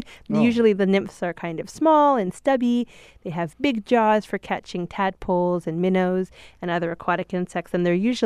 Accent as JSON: {"language": "English", "region": "Ontario", "country": "Canada", "tie": "born or raised there", "said": "I grew up in Canada, and I was raised mostly by my grandparents, who had a house up in northern Ontario, and we spent most of our time up on a big lake that was full of dragonflies"}